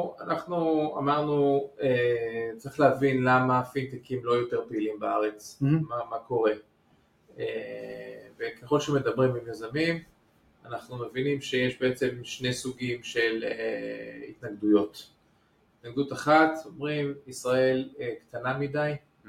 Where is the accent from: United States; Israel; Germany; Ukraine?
United States; אני גדלתי בארצות הברית, הייתי פעם עורך דין.